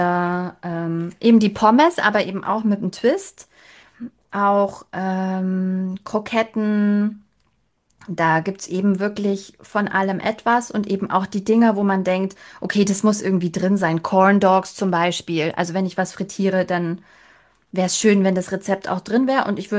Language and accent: German; Baden-Württemberg, Germany; also als Schwäbin